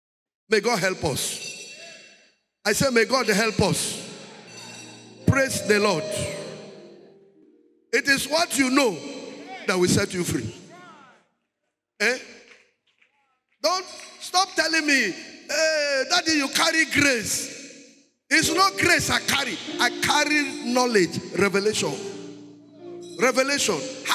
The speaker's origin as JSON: {"language": "English", "country": "Nigeria", "said": "I am a Nigerian. It is not because of the passport I carry. It is because I know my foundation. I know I'm a Nigerian."}